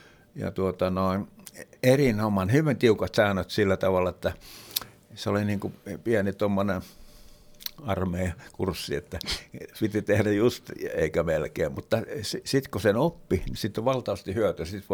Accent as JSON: {"language": "Finnish", "town": "Helsinki", "region": "Uusimaa", "country": "Finland", "tie": "born there", "said": "mä oon syntynyt Helsingissä, tulin taas niin kuin syntymäkaupunkiin"}